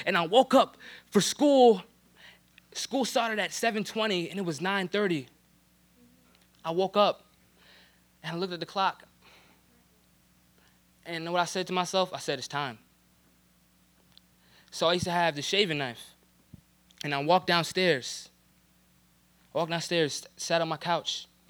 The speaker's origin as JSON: {"language": "English", "region": "New Jersey", "country": "United States", "said": "I was from New Jersey, you know what I'm saying?"}